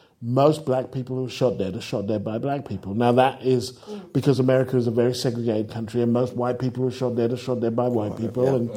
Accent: United Kingdom; look, I'm British. I don't get it. Explain it to me.

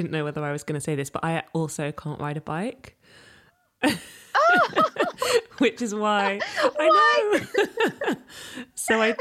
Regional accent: Sheffield, Yorkshire and the Humber, United Kingdom; but I grew up in Sheffield, which is really hilly, and that's my excuse.

